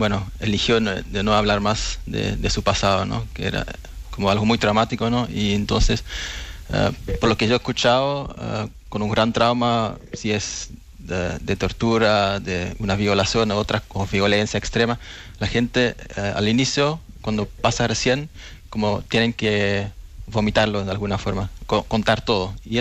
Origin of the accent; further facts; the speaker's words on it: Belgium; Spanish is a second language; Tampoco hablaba español antes, era uno de los traumas de mi padre, porque crecí en Bélgica, ¿no? Donde mi papá llegó.